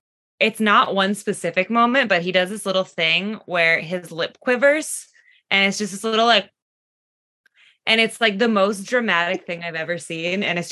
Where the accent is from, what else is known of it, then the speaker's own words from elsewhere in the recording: East Coast, United States; I grew up out on the East Coast. So I'm excited to take him back to the East Coast at some point and get to show him.